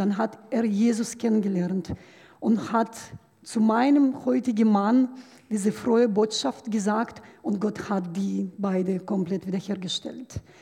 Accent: Belarus; first language Russian; German is a second language; now in Thessaloniki, Greece; Ich bin ursprünglich Weißrussin, meine Muttersprache ist Russisch.

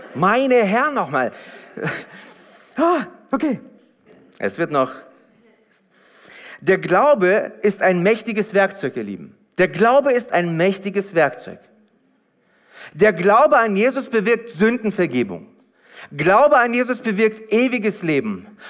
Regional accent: Hanover, Lower Saxony, Germany; Ich komme halt aus Hannover, seht's mir nach.

